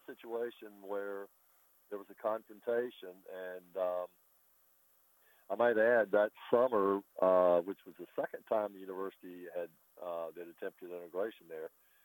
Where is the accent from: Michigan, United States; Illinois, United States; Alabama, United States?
Alabama, United States; Lincoln; I grew up in Lincoln, Alabama around black kids, but they went to their school and we went to our school.